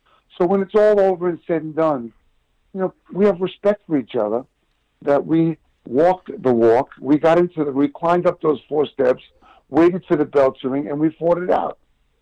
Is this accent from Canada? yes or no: yes; Canada; I'm Canadian. I got to get up to St. John's, Newfoundland to see where my family lived growing up.